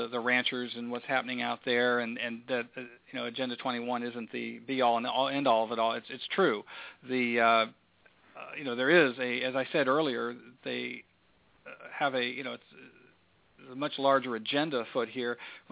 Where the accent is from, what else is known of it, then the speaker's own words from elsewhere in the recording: Ohio, United States; just some of the victories that we've begun to have in Ohio, my home state, in northern Ohio, in the Cleveland area